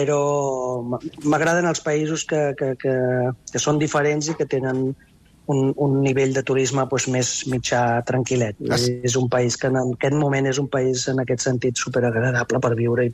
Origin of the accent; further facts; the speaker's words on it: Guimerà, Catalonia, Spain; also born or lived in Sabadell / Balearic Islands / Canary Islands; now in Cape Verde; Vaig néixer a Sabadell, vaig criar a Guimerà, en un poblet de Lleida.